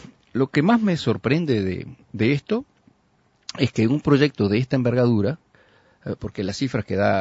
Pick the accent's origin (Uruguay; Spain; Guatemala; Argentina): Uruguay; nosotros, como pueblo uruguayo